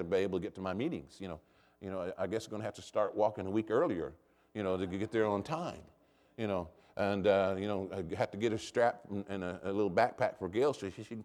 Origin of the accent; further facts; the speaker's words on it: United States; somebody would honk a horn, I'd think they know I'm American.